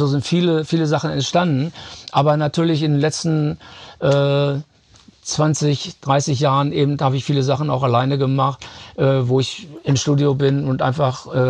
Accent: Germany; wir sind in unserem Herzen, sind wir Deutsche

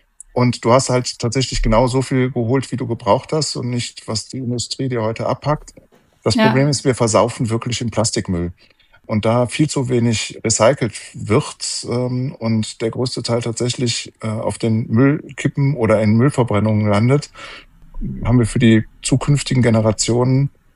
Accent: Aachen, North Rhine-Westphalia, Germany; bin viel durch die Gegend gezogen und irgendwann wollte ich da bleiben, wo ich herkomme, nämlich in Aachen.

